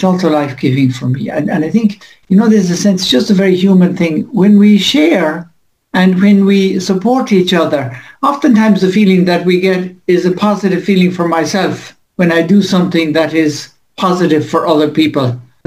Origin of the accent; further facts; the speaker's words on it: Knocknagree, County Cork, Ireland; I grew up in Rothmore Parish in a village called Knocknagree. I went to school, primary school in Knocknagree, and then to secondary school in St. Mary's Presentation Convent in Rothmore.